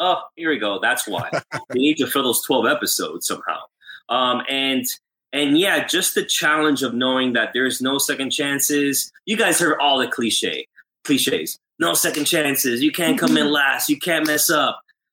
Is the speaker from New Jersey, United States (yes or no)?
no; Florida, United States; I'm stationed in Boca. We're from Palm Beach County.